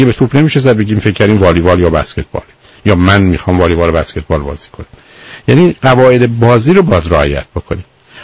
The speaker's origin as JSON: {"language": "Persian", "country": "Iran", "said": "ما که ایرانی هستیم"}